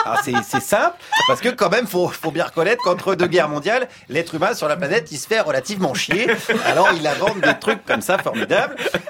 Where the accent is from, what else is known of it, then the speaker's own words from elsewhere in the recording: France; ce qui nous reste en tant que français